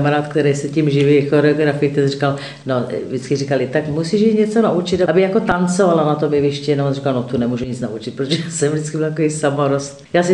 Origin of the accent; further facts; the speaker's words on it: Olomouc, Olomouc Region, Czechia; Ja som chodila po soutěžích v Olomouci, že pocházím z Olomouce